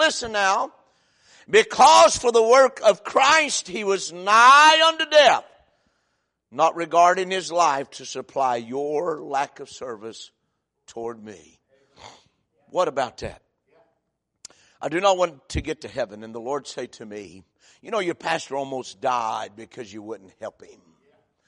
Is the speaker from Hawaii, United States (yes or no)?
no; Ohio, United States; I was about 14. And I was raised in Ohio.